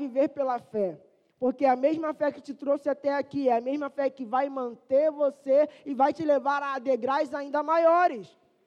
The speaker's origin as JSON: {"language": "Portuguese", "region": "Rio de Janeiro", "country": "Brazil", "said": "Aqui, nós que somos do Rio de Janeiro"}